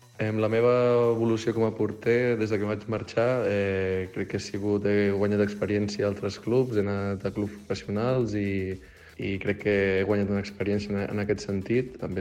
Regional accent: Vilanova i la Geltrú, Catalonia, Spain; Jo no sóc de Sant Sadurní, sóc de Vilanova i la Geltrú, però em sento com si fos d'aquí.

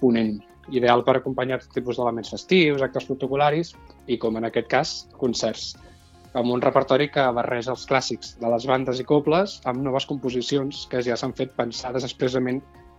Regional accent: Catalonia, Spain; jo en el meu cas soc del Maresme

